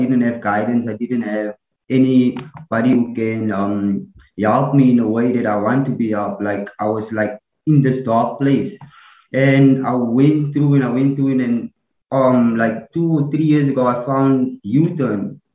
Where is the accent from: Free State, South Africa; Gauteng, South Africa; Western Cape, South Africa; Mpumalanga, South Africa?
Western Cape, South Africa; Mitchells Plain; I'm originally from Mitchell's Plain